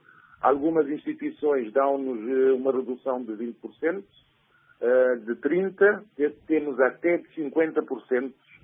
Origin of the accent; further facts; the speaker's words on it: Maio, Cape Verde; somos naturais da Ilha do Maio, Cabo Verde.